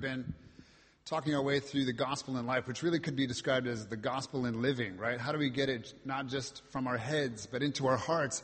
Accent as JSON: {"language": "English", "country": "United States", "accent": "American", "said": "I'm American, so I sound American, and I say Isaiah"}